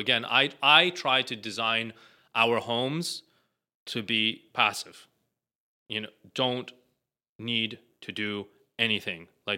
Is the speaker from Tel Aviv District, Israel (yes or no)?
yes; Tel Aviv, Tel Aviv District, Israel; I'll go back to me growing up in Tel Aviv and seeing the modernity of the homes that I grew up